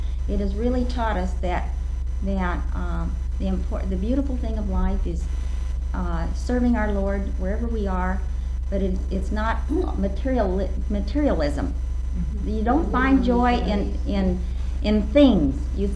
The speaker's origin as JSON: {"language": "English", "region": "Kansas", "country": "United States", "said": "We're from Kansas."}